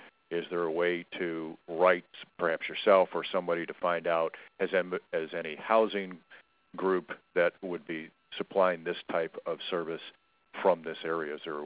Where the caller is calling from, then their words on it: Dallas, Texas, United States; and I'm calling from Dallas, Texas